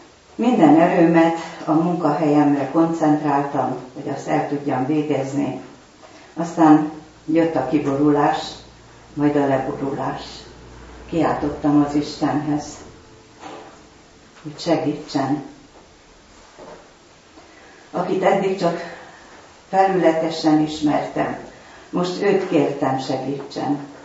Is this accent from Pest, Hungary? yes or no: yes; Csobánka, Pest, Hungary; 83 éve élek itt Csobánkán, ebben a házban is születtem, és 6 éves voltam, amikor édesanyám fiatalon, 23 éves korában meghalt.